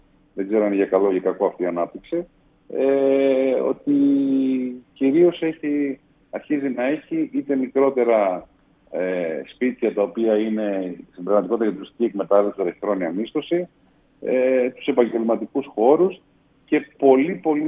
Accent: Greece; Έχουμε μια τάση σαν Έλληνες να μας αρέσει το καινούριο

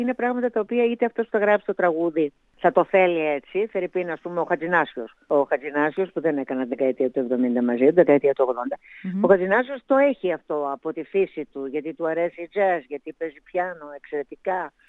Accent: Greece; Καταρχήν είμαι Ελληνίδα τραγουδιστρία.

